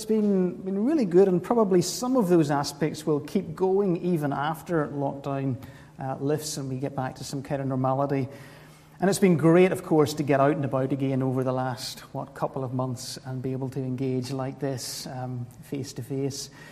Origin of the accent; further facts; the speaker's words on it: Cookstown, Northern Ireland, United Kingdom; now in Ballymoney, United Kingdom; Originally, I'm from Cookstown, but been living in Ballymoney for almost 20 years.